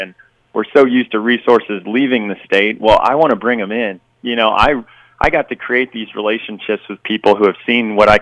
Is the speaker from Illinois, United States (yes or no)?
yes; Illinois, United States; also born or lived in California; I mean, if anyone wants to check and look, you can see I'm from Illinois. I've lived here all my life, other than traveling and working to try to create these jobs, you know, other places.